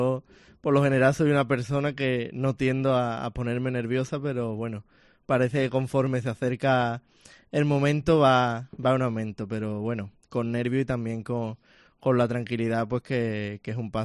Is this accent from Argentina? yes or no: no; Isla Cristina, Andalusia, Spain; yo que soy de la costa, soy de Isla Cristina, es una zona que conozco